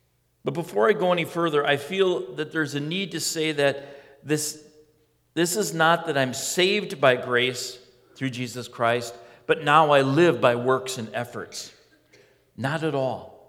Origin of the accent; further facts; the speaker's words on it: Wisconsin, United States; growing up in Wisconsin, next to the Wolf River, close to Parrott's Pond, we would swim all the time